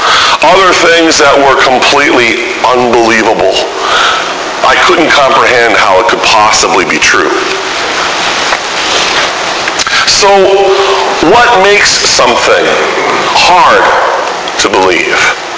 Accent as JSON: {"language": "English", "town": "Thief River Falls", "region": "Minnesota", "country": "United States", "tie": "born or raised there", "said": "When I was a young boy, growing up in Thief River Falls, Minnesota"}